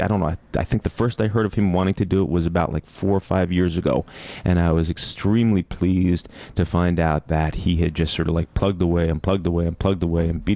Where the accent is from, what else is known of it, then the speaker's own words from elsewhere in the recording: United States; Yeah, but it's the wrong English. I'm American